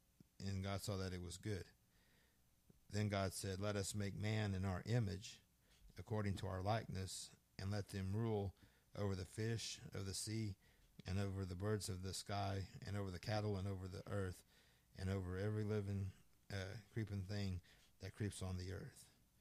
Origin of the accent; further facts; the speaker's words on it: Elk City, Oklahoma, United States; And I said, well, I'm from Elk City.